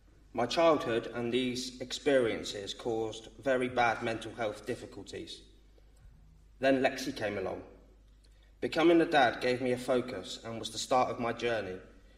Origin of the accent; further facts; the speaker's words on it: Torbay, South West England, United Kingdom; born there; I will be 34 next month. I was born in 1990 in Torbay.